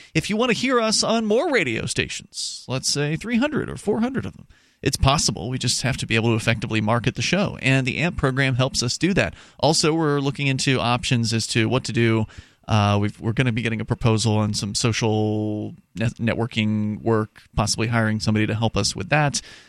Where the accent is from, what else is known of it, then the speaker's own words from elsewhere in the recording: Florida, United States; We're from Florida.